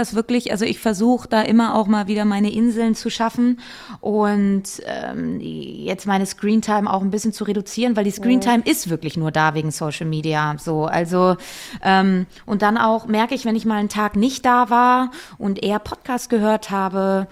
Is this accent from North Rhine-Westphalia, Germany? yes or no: yes; Cologne, North Rhine-Westphalia, Germany; Und es findet in meiner Heimatstadt Köln statt